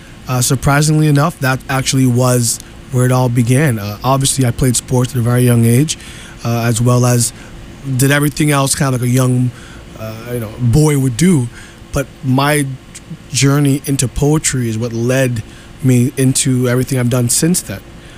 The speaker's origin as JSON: {"language": "English", "town": "Boston", "region": "Massachusetts", "country": "United States", "also_born_or_lived": "Arlington", "said": "I was born in Arlington. But I'm really from all parts of Boston."}